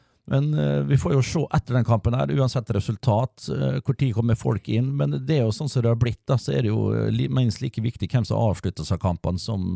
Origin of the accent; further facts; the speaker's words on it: Møre og Romsdal, Norway; jeg er fra Romsdal